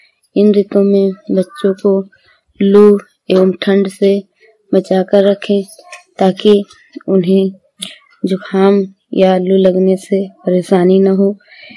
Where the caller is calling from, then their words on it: Shravasti, Uttar Pradesh, India; मैं UP mobile बारी से हूँ … श्रावस्ती से।